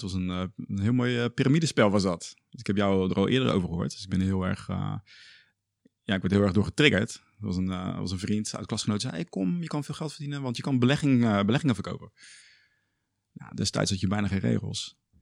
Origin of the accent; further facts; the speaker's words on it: Rotterdam, South Holland, Netherlands; Ik ben opgevoed in Rotterdam-Zuid.